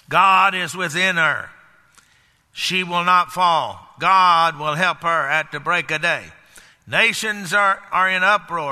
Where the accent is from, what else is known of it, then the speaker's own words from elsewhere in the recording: Texas, United States; I mean, I grew up down there in Texas